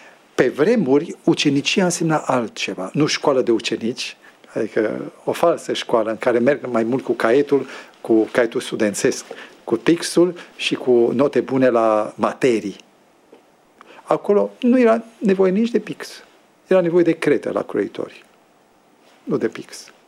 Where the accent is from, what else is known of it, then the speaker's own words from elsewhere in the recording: Romania; Eu de-aia sunt român și nu sunt tătar, pentru că dacă era tătar, eu vorbeam tătărește.